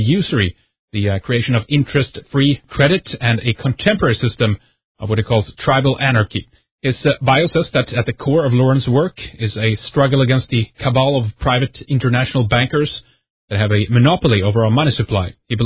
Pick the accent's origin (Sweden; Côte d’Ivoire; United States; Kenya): Sweden; from Sweden